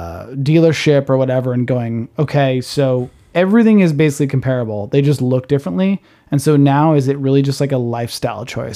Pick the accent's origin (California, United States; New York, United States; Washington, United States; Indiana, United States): Washington, United States; Seattle; I grew up in Seattle, Washington, and next door, my neighbor's name was John, and he was a pilot.